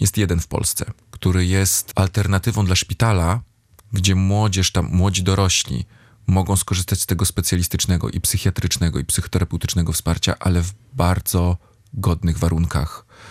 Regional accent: Gdańsk, Pomeranian Voivodeship, Poland; ja jestem fanem Gdańska. I jestem z Gdańska.

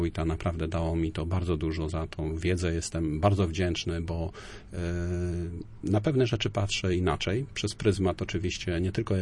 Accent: Pomeranian Voivodeship, Poland; ja sam osobiście pochodzę z Kociewia, przyszedłem tutaj na ten teren napływowo, a to dlatego, że wcześniej byłem też oficerem Wojska Polskiego, służyłem w Siłach Powietrznych jako nawigator. Tu mnie skierowano do pracy i tu zapuściłem korzenie.

